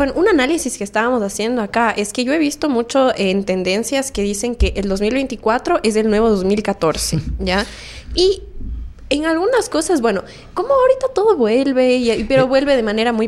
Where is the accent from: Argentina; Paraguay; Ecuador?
Ecuador; Quito, Pichincha; Soy la peor quiteña del mundo.